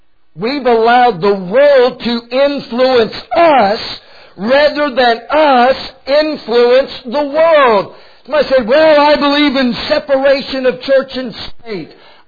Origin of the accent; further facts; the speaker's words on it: the South, United States; Now, I grew up in the South, and salt was often used to stop food from rotting and decaying.